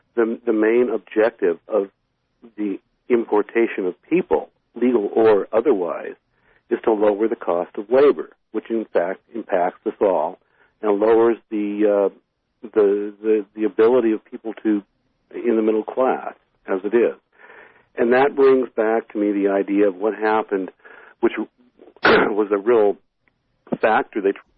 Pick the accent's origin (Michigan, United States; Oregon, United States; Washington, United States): Washington, United States; Yakima; there was an interesting article in my hometown paper in Yakima, Washington